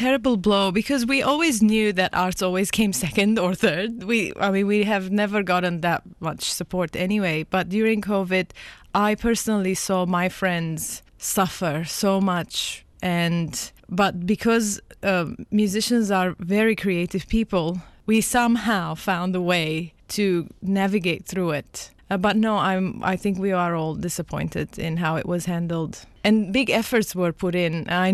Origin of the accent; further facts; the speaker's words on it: Lebanon; As you said, I was born in Lebanon and I was mostly educated in the classical style of performance, piano.